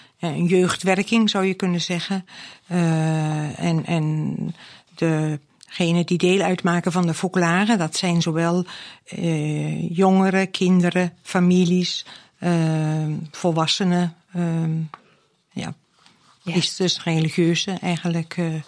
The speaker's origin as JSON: {"language": "Dutch", "country": "Netherlands", "moved": "yes", "lives_now": "Rotselaar, Belgium", "said": "ik kom uit Nederland en woon al meer dan 15 jaar in België."}